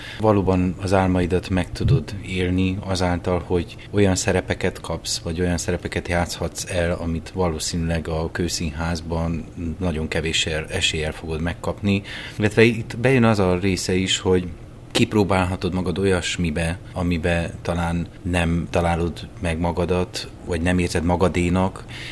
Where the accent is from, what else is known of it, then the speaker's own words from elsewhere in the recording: Transylvania, Romania; engem, mint erdélyi magyar színészt érdekel.